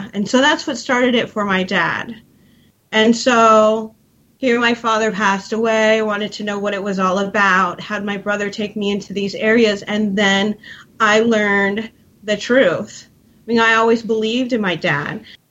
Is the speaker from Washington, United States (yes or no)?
yes; Kirkland, Washington, United States; I grew up in Kirkland.